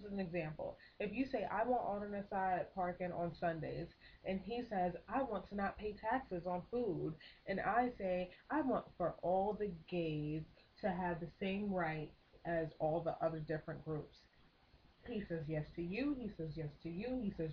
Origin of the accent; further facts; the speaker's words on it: United States; But I know I'm American, and I know as an American, I'm entitled to certain shit.